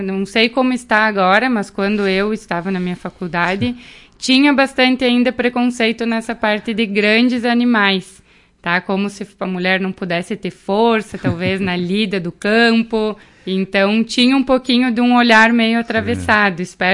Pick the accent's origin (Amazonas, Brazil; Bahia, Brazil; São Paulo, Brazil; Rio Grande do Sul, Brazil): Rio Grande do Sul, Brazil; Marau; é minha cidade natal, né? Eu trabalhei em Concórdia logo depois que eu me formei, fiquei um tempinho lá, mas a saudade de casa